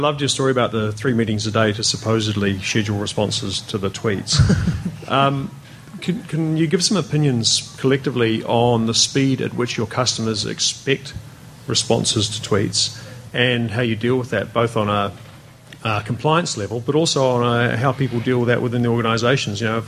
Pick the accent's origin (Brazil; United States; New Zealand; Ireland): New Zealand; I'm from New Zealand.